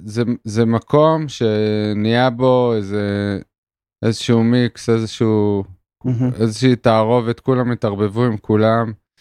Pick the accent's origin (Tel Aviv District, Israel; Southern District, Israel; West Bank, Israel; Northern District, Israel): Northern District, Israel; Yuvalim; במשגב, ביובלים